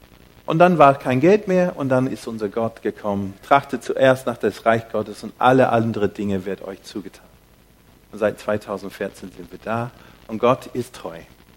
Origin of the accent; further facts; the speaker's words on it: Kadelbogen, Mecklenburg-Vorpommern, Germany; Wir sind alle aus Kadelbogen. Kadelbogen ist ein kleines Dorf in Mecklenburg-Vorpommern.